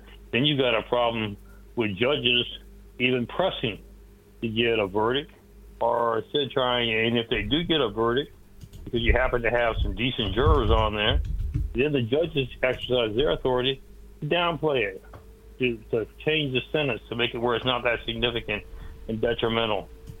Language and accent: English; Columbia, South Carolina, United States; we're right down the street from Charlotte in Columbia, South Carolina, my hometown.